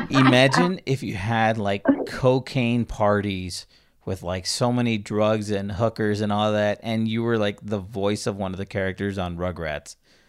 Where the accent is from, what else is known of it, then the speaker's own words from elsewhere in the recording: California, United States; That specific voice, I'm surprised, because I grew up in the Valley and I never really heard that voice.